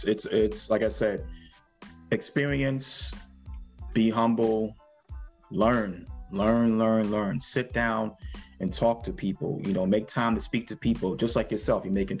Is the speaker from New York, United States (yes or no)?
yes; Mount Vernon, New York, United States; Like I said, I grew up in Mount Vernon, like, you know, lower Mount Vernon, Northeast Bronx